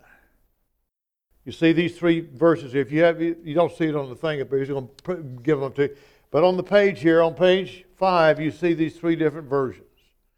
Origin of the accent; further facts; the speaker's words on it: Jackson, Mississippi, United States; I'm from Jackson, Mississippi.